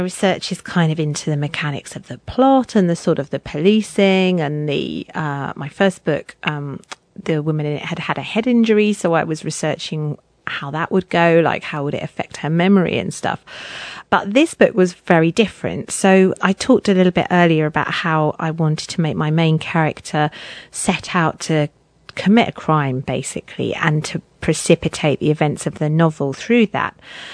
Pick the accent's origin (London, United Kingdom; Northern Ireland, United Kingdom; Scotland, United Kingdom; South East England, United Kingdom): South East England, United Kingdom; Brighton; I grew up in Brighton, which is like a seaside resort on the south coast of the UK.